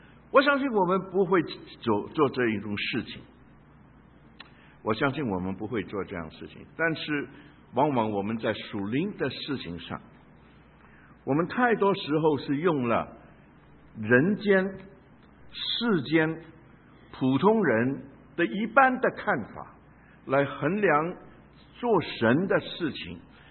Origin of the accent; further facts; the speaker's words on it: Guangdong, China; now in United States; 我的背景、我的原生家庭，我是广东人，所以很多事情呢都是从我的学校，我也读过共产党学校，也接受过很多共产主义